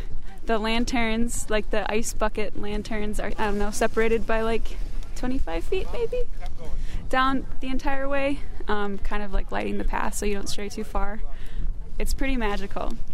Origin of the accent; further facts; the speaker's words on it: Stevens Point, Wisconsin, United States; I'm from Stevens Point.